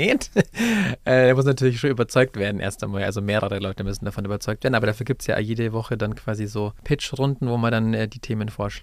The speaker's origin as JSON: {"language": "German", "town": "Wolfratshausen", "region": "Bavaria", "country": "Germany", "tie": "born or raised there", "also_born_or_lived": "Penzberg", "said": "Ja, in der Nähe, im Süden von München, in Penzberg. Dann sind wir relativ bald nach Wolfratshausen gezogen, also meine Mama und ich, bei der bin ich aufgewachsen und habe dann dort meine Kindheit und Jugend verbracht."}